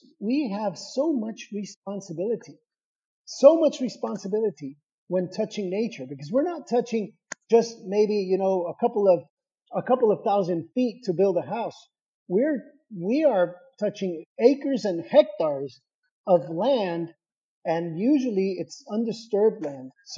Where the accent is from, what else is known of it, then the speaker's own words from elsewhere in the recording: Tijuana, Baja California, Mexico; I grew up, born and raised in Tijuana, Mexico. So I grew up at the Campestre Country Club, which has a history of its own.